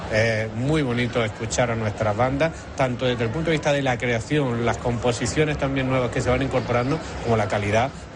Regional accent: Alcudia de Guadix, Andalusia, Spain; yo soy natural de Alcudia de Guadí, allí me crié, y una de las primeras bandas de la comarca estaba en mi pueblo.

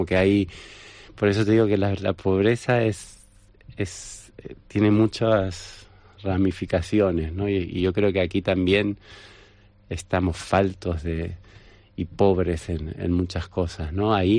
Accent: Argentina; él es un niño español, yo soy argentino

